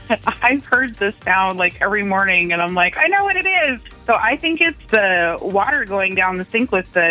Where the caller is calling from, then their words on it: Tacoma, Washington, United States; I'm calling from Tacoma.